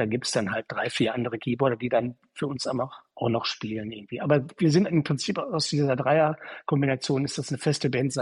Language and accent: German; Dorsten, North Rhine-Westphalia, Germany; Ich komme aus Dorsten eigentlich, bin auch in Dorsten zur Schule gegangen